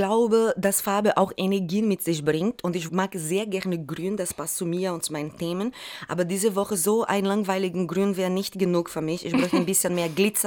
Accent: Recife, Pernambuco, Brazil; German is a second language; Genau, Schusslinie heißt die Favela, wo ich aufgewachsen bin. In Wirklichkeit heißt es Linha do Tiro, aufgrund der Gewalttätigkeit heißt es dieser Ort so. Und ich bin unter extremer Armut aufgewachsen.

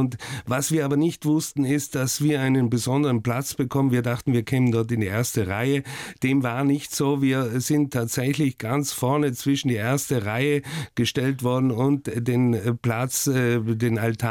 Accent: Oberbozen, Trentino-Alto Adige, Italy; born or raised there; also born or lived in Hamburg

